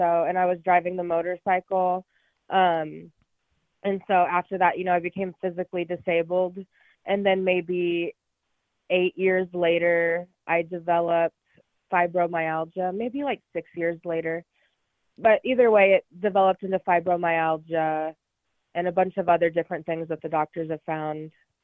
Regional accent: Sacramento, California, United States; now in Phoenix, United States; Yeah, I moved here about 15 years ago. I'm from the Sacramento area. But now I'm down here in Phoenix.

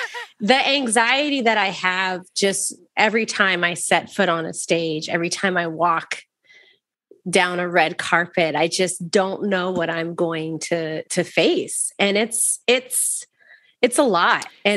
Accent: Waco, Texas, United States; We were in Arlington, Texas. I'm from Waco, Texas.

